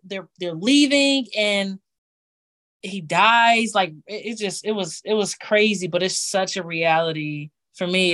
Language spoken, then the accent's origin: English; Buffalo, New York, United States; You know, especially where I come from. I'm from Buffalo, New York. Like, I'm from the east side of Buffalo, New York.